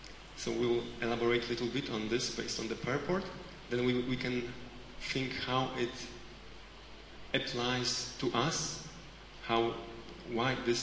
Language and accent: English; Warsaw, Masovian Voivodeship, Poland; I come from Poland, from Warsaw, where I've been serving in ISKCON